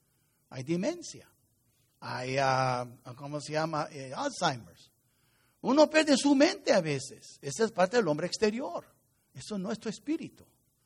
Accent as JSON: {"language": "Spanish", "region": "New York", "country": "United States", "tie": "born or raised there", "said": "Yo crecí en Nueva York, ¿verdad? Yo me acuerdo, una vez cuando era niño, tenía 9 años."}